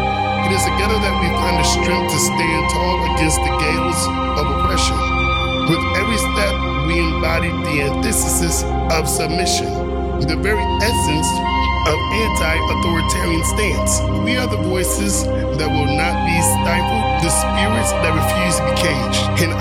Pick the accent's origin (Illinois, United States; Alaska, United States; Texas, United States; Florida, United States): Texas, United States; San Antonio; from San Antonio, Texas